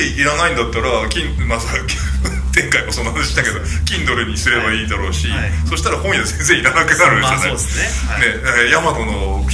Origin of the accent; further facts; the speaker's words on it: Noshiro, Akita, Japan; もうのし、あのうちの秋田県の能代市ですけど、はい、能代市内に蔦屋と地元書店しかないような状況で